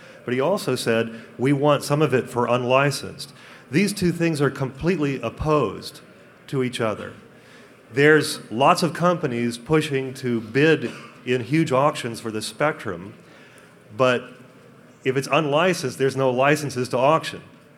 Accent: Washington, District of Columbia, United States; That's absolutely the case, but I'm from Washington, D.C., and nobody pays attention to things that make the society richer.

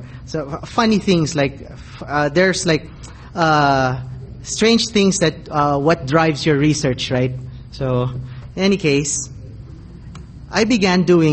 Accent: Hawaii, United States; So I said I'm from Hawaii

